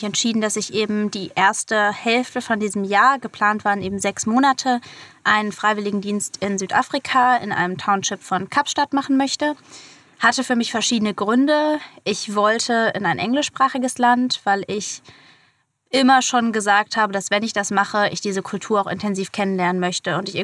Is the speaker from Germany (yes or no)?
yes; Hesse, Germany; Also ich bin jetzt 19 Jahre alt. Ich bin ursprünglich im Taunus aufgewachsen, bin dann, wie schon erwähnt, auf ein Internat im Rheingau gegangen, habe dann ein Jahr Pause gemacht nach dem Abitur und studiere mittlerweile Jura in Heidelberg.